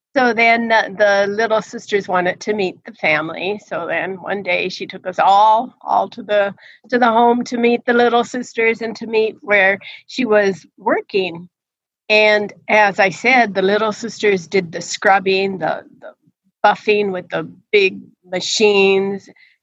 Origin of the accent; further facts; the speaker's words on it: Denver, Colorado, United States; Well, I was born in Denver and raised.